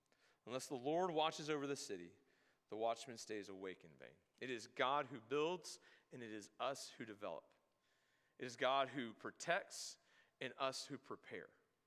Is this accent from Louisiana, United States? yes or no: yes; Louisiana, United States; I'm from Louisiana. We've had a lot of those.